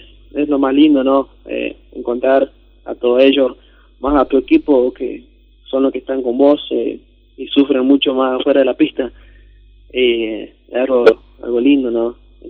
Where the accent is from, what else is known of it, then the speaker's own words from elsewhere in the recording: Chaco, Argentina; toda la gente a quien represento, así a mi pueblo, a mi Chaco, se sienta orgulloso